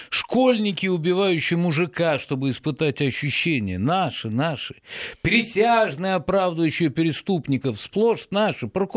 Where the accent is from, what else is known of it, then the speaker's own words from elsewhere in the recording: Ural, Russia; Я родился в Советском Союзе. 80-го года. Горжусь. Я сам с Урала